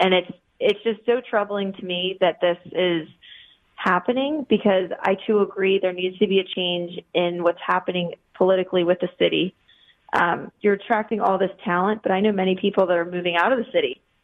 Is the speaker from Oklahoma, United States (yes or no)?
no; Ellicott City, Maryland, United States; I'm from Baltimore, actually, just west, like 20 minutes west in Ellicott City.